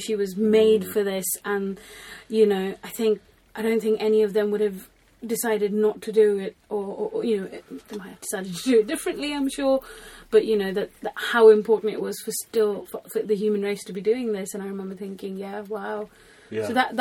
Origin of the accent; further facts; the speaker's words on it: Mumbai, Maharashtra, India; So I grew up in Bombay, which is a big city. It's really bright and you can barely ever see the stars.